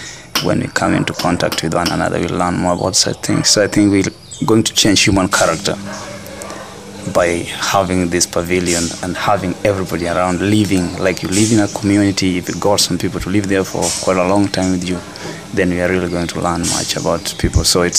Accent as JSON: {"language": "English", "country": "Kenya", "said": "I'm from Kenya. Yeah."}